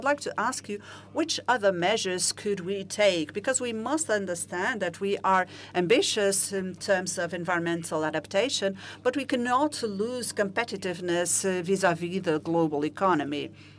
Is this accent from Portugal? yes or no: yes; Azores, Portugal; I come from the Azores, and we have had that experience.